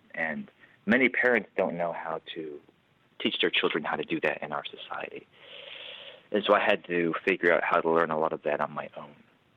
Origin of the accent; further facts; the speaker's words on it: Alabama, United States; I grew up in Alabama. And my mother's Korean. My father's half white, half black.